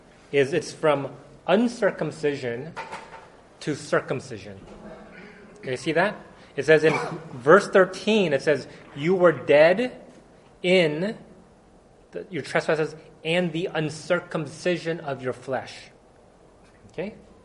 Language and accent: English; South Korea; first language Korean; English is a second language; now in United States; I was a Korean. I am a United States citizen now, okay? But I'm from Korea, and in Korea, we talk Korean